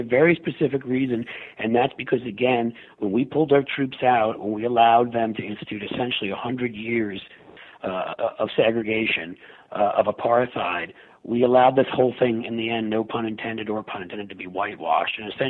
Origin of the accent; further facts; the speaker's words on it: New York City, New York, United States; I grew up in New York City